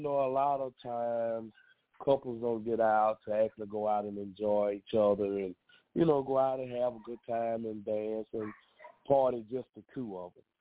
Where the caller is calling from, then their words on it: Laurel, Mississippi, United States; Laurel, Mississippi.